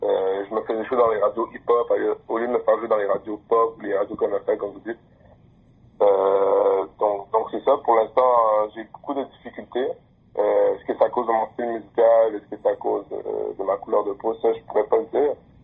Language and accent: French; Quebec, Canada; born there; Moi, je suis né au Québec. Mais mon père est né à New York. Parce que notre grand-père est ambassadeur de la République démocratique du Congo. Donc, mon père est né à New York, et ma mère est née en Haïti.